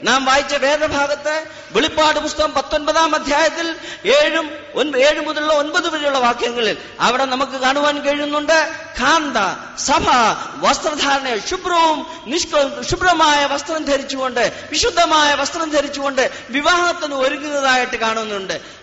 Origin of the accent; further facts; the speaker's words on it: Mumbai, Maharashtra, India; ഞാൻ അറിയാം, ഞാൻ ബോംബെ പട്ടണത്തിൽ നിന്നാണ് വരുന്നത്.